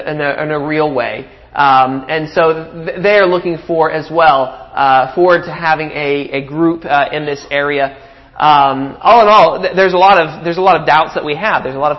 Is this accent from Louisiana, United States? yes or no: no; Texas, United States; also born or lived in Guatemala; I'm not a Philadelphia. I'm not from the Northeast. I'm a Texas boy. And now to go from Guatemala up to Philadelphia, I have to say, honestly, I am terrified.